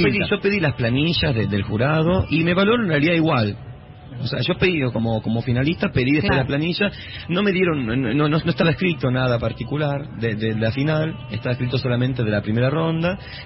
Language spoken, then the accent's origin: Spanish; Buenos Aires Province, Argentina; como bonaerense